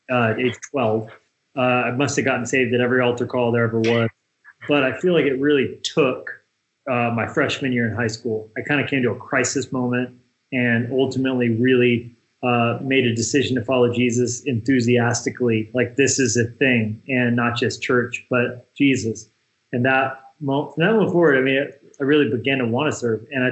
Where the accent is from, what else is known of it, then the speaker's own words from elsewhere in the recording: New Mexico, United States; also born or lived in Northwest; Yeah, so I grew up in New Mexico.